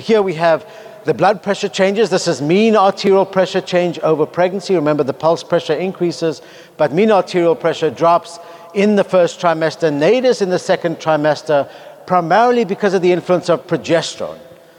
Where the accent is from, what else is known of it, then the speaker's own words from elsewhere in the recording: Cape Town, Western Cape, South Africa; But I did find the South African flag, which is where I grew up in Cape Town, South Africa.